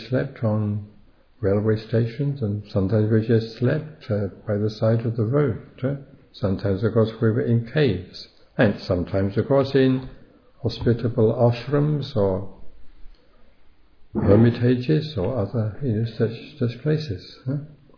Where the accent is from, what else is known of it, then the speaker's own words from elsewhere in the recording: England, United Kingdom; I recognise that, yes, I was born and brought up in England.